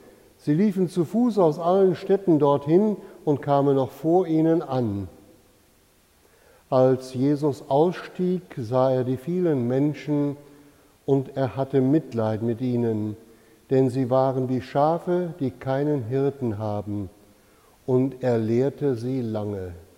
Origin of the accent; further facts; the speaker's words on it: North Rhine-Westphalia, Germany; Ich habe das bei uns in Norddeutschland, im Westen erlebt, am Niederrhein.